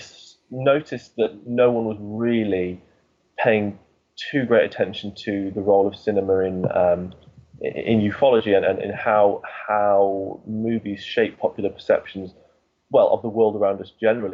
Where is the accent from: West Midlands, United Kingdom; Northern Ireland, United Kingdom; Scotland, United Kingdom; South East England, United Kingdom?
West Midlands, United Kingdom; born or raised there